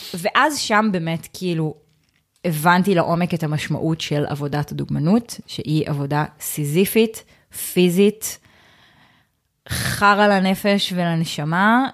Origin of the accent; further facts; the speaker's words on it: Haifa, Haifa District, Israel; אני גדלתי בחיפה, ובק דן, כאילו במרכז הקרמל ליד הבית ספר שלי